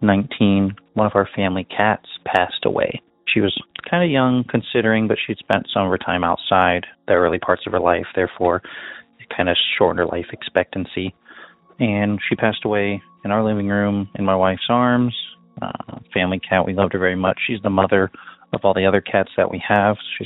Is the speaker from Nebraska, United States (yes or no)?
yes; Nebraska, United States; I am from Nebraska and just recently got into your podcast